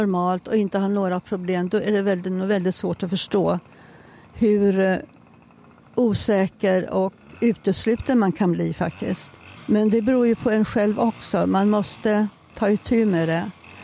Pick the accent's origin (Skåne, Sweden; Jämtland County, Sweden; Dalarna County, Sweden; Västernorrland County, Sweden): Västernorrland County, Sweden; Sundsvall; moved away as an adult; also born or lived in England; då flyttade vi tillbaka till Sundsvall ett tag. Men sen så flyttade hela pappas familj ner till Stockholm. Och mammas familj stannade kvar här på Alnön och i Sundsvall. Och där växte jag upp och gick i skola.